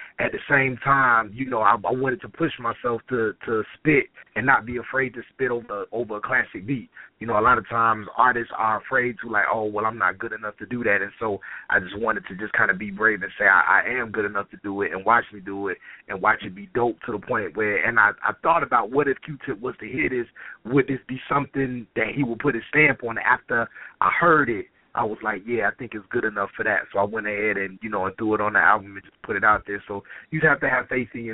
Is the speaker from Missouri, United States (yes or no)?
no; Florida, United States; I'm just kind of talking about growing up in Duval County and, you know, just kind of reminiscing a little bit.